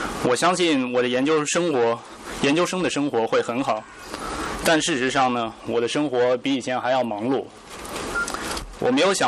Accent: Zhangjiakou, Hebei, China; 我来自河北省张家口市。我父母没有宗教信仰

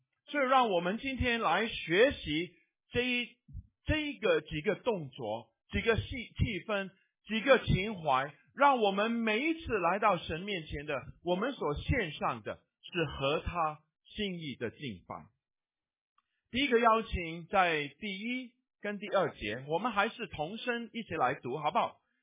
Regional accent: Hong Kong; 我香港长大的有很多土地公公，我到台湾的时候转一个弯又有一个地的神

